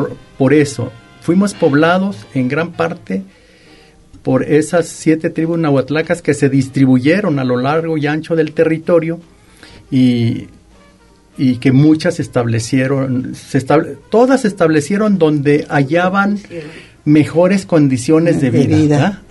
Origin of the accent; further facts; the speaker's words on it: Colotlán, Jalisco, Mexico; Pues yo estoy llenísimo de gratitud con mi pueblo, que me ha distinguido dos veces en árbol.